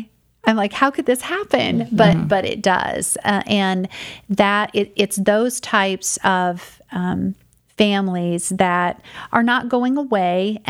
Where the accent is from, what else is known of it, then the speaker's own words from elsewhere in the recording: United States; I'll just give you the experience that I had in my hometown of Grant County